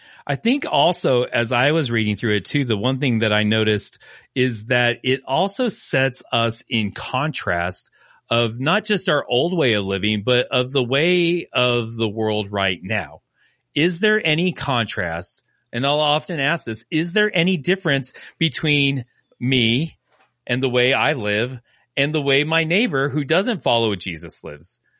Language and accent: English; United States; Like, as an American, greed is all around us.